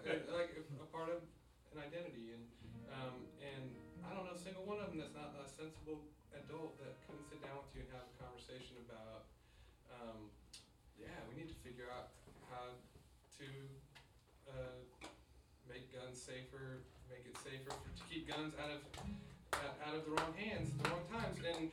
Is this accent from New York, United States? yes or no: no; Texas, United States; And I grew up in Texas.